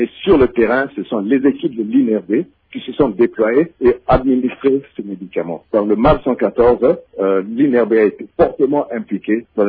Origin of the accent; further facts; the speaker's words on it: DR Congo; en tant que Congolais